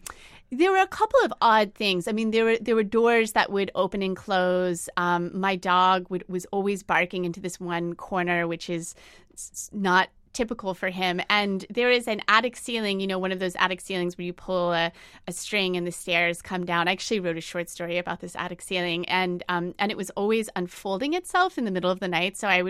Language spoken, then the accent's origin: English; Orlando, Florida, United States; I grew up in Orlando, Florida, which is a part of the state where culture and economy has been really powerfully shaped by tourism.